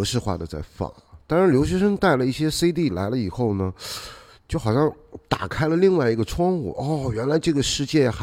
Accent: Ningbo, Zhejiang, China; 因为那会儿呢我在我老家，我是宁波人，

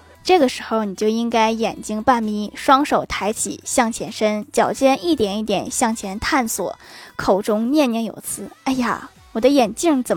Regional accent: Northeast China, China; 作为东北人，我只吃甜粽。

